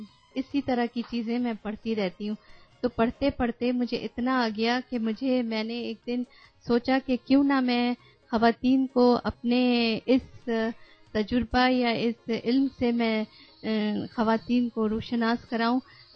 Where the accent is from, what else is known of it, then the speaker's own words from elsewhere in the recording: Karachi, Sindh, Pakistan; سب سے پہلا تو یہ ہے کہ میں کراچی سے میرا تعلق ہے، اور میرے ہسبینڈ کا بھی تعلق، … کا بھی تعلق کراچی سے ہے.